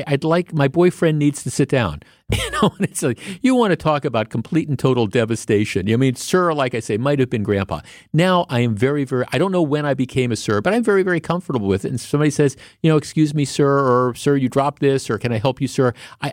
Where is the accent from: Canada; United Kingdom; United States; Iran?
United States; Glendale, Wisconsin; I grew up in Glendale, right? I grew up in Glendale, and there used to be a theater on Mill Road that was just a little bit, they called it the Mill Road Theater.